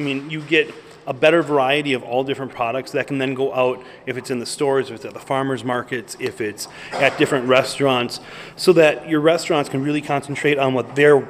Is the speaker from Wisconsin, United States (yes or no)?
yes; Wisconsin, United States; I grew up in Door County, and Southern Door, Brussels, still every year has their Booyah meal.